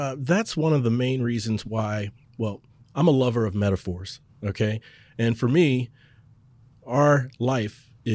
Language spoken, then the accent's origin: English; Cincinnati, Ohio, United States; now in North Texas, United States; And then I had to move to North Texas. I'm from Cincinnati.